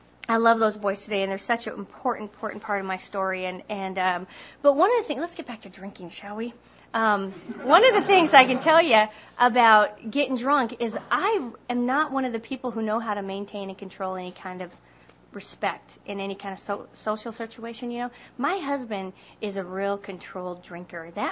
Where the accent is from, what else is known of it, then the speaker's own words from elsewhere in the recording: Montana, United States; I'm from Montana, so it was a skiing kind of thing.